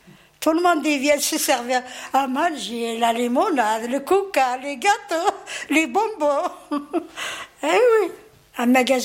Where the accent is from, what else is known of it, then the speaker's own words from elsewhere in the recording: Algeria; now in France; Ici, je me sens français. Et quand je vais algérienne, je suis algérienne là-bas. Même ils me disent l'immigré, mais je suis algérienne quand même.